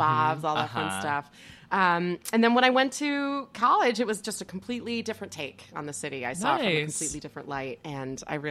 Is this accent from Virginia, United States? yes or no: no; Ann Arbor, Michigan, United States; In Arbor, Michigan.